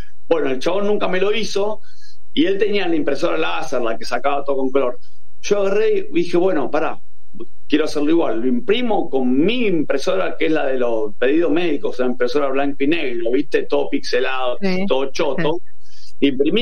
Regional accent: Saavedra, Buenos Aires Province, Argentina; Yo la miraba con cara de, sí, yo soy de acá, de Saavedra

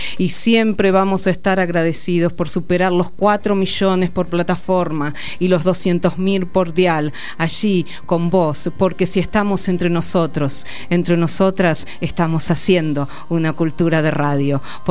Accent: Carlos Casares, Buenos Aires Province, Argentina; born there; Porque yo nací en Carlos Casares.

